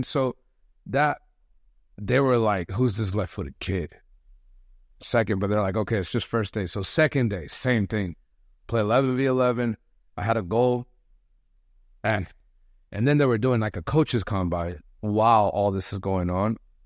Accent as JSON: {"language": "English", "country": "United States", "lives_now": "Colombia", "said": "I know I come from America. I know, like, here in Colombia, they have a different view of what soccer is like"}